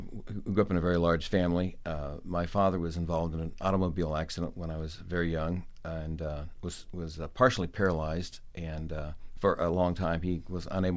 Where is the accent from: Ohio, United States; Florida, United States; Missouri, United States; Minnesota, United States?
Ohio, United States; Columbus; Well, I grew up in Columbus, Ohio, and I grew up in the inner city.